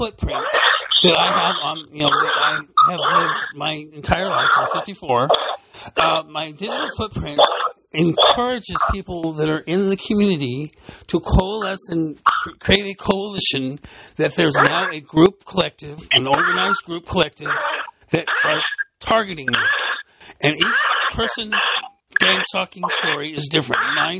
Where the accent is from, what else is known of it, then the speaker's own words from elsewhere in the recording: San Bernardino, California, United States; I was born and raised here in San Bernardino.